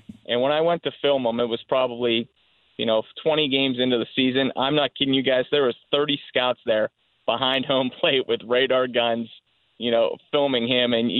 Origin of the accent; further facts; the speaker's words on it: Syracuse, New York, United States; It's something you can say, we're from Syracuse, we went to Syracuse University.